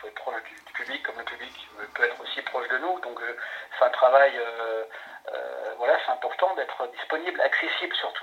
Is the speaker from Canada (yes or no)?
no; Grand Est, France; born there; La région Grand Est, donc Thionville, Metz, Nancy.